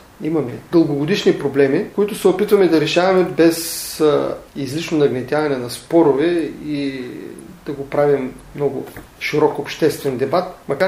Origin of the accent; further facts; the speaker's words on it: Varna, Varna Province, Bulgaria; първо съм роден във Варна, израснал съм във Варна, свързан съм с военноморските сили достатъчно